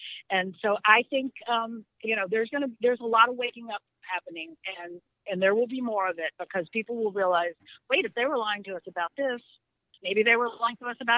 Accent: New Orleans, Louisiana, United States; now in Minnesota, United States; So when Katrina happened and I watched all of that happen from here in Minnesota, upriver, worrying about my family and friends downriver

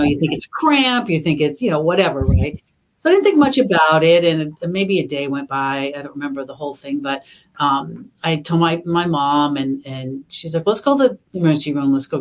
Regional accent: Massachusetts, United States; I grew up in Boston area, so we were in a smaller town

